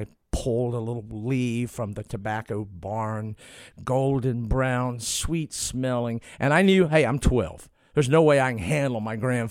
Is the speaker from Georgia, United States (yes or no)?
no; Rural Hall, North Carolina, United States; I grew up on Tobaccoville Road, mailing address, Route 2, Rural Hall, North Carolina. Not far from King, the home of Kenny Dennard.